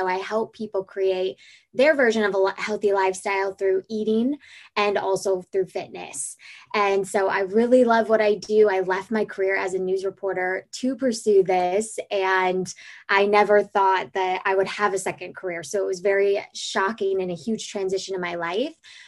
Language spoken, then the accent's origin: English; South Dakota, United States; also born or lived in Las Vegas, Nevada; I grew up all over the United States. I like to say I was a tumbleweed. So I was born in Las Vegas, but raised in South Dakota, back to Las Vegas